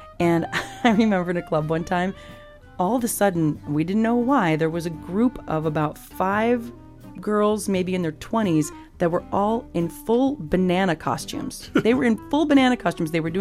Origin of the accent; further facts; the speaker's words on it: United States; Well, I say that I'm from America because I grew up traveling on the road with my mom and dad.